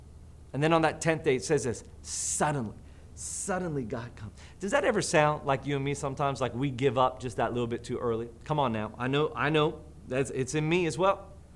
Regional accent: Australia; also born or lived in Philippines / Perth, Australia; I am Australian. Again, if you don't know my story, I am Aussie. In fact, I'm half Aussie, half New Zealander, but I was born here in the Philippines. I went to an American school, and I lived in Perth for 7 years.

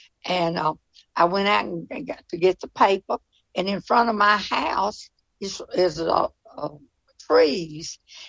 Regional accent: Monroe, Georgia, United States; I was born and raised in Monroe, Georgia.

